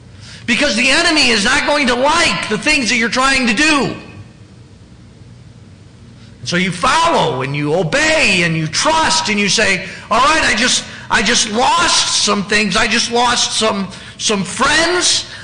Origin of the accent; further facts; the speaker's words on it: Michigan, United States; I'm from West Michigan. West Michigan, we are gun owners. And we're farmers, and we are hunters